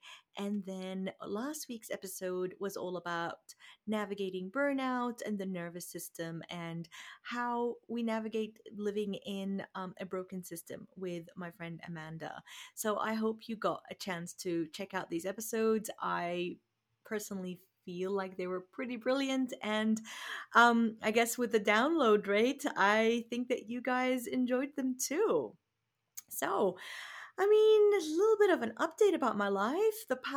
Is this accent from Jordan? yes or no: yes; Jordan; now in United States; I mean, I grew up in Jordan